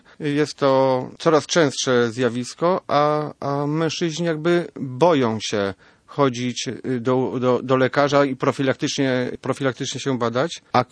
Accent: Gdańsk, Pomeranian Voivodeship, Poland; chociaż jesteśmy obydwoje z Gdańska

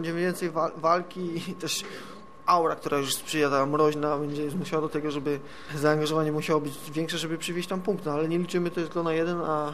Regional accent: Subcarpathian Voivodeship, Poland; To są rodzinne strony, tam gdzie się wychowałem, Podkarpacie, w Wiedliczu

